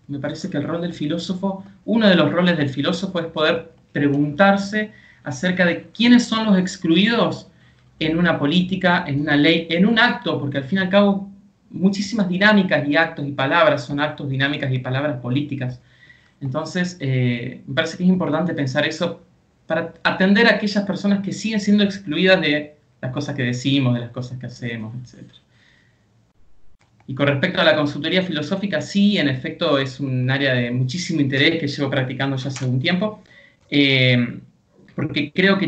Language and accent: Spanish; Santa Fe, Argentina; de Santa Fe, Argentina.